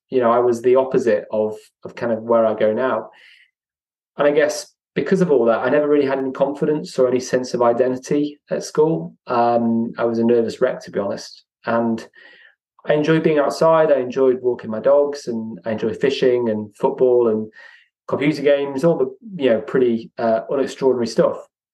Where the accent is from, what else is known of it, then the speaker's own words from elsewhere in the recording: Chester, North West England, United Kingdom; I was brought up in Chester and I was an only child.